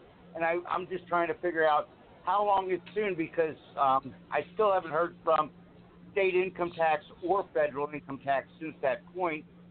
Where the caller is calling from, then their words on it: Maryland, United States; Maryland.